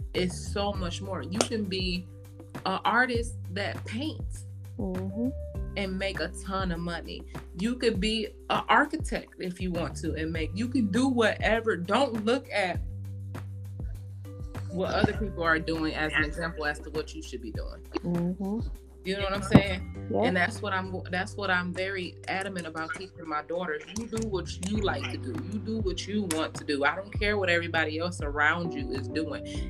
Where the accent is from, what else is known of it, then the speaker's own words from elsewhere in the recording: Michigan, United States; I mean, I did go away because I'm from Michigan, but I went to school in Minnesota